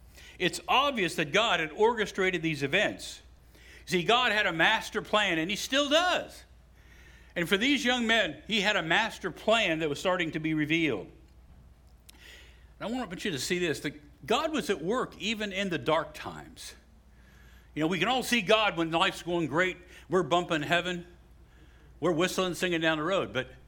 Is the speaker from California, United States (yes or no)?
no; West Virginia, United States; I'm from West Virginia, but I could do this math.